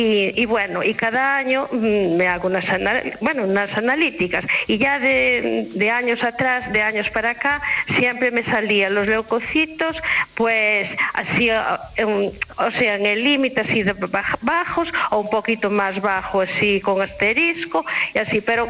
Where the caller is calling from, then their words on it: Pontevedra, Galicia, Spain; de Pontevedra.